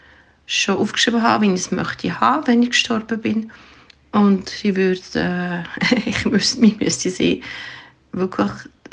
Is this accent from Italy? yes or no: no; Ticino, Switzerland; Ich bin 56, ich komme aus dem Tessin und ich bin Heilpädagogin.